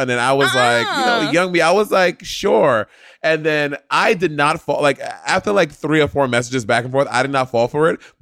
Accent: New York City, New York, United States; so like I said, I'm from New York City, and full tea, like in my early 20s

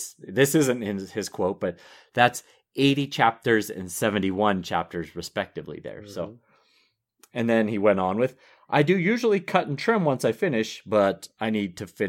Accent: Pennsylvania, United States; True. I'm not including all of Pittsburgh. I'm talking the little town I lived in outside of Pittsburgh.

